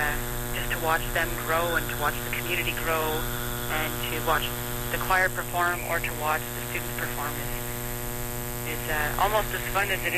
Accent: Matachewan First Nation, Ontario, Canada; now in Thunder Bay, Canada; I'm originally from Matachewan First Nations, which is on the other side of the province, which is about a 10-hour drive from here.

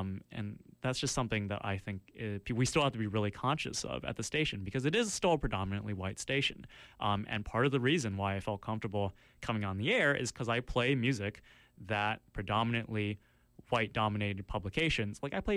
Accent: Richmond, British Columbia, Canada; in Richmond, I grew up in Richmond, there's such a, like, racist culture there

